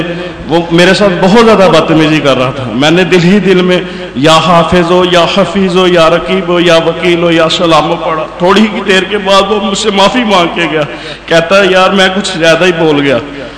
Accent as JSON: {"language": "Urdu", "town": "Lahore", "region": "Punjab", "country": "Pakistan", "said": "میں لاہور سے ہوں."}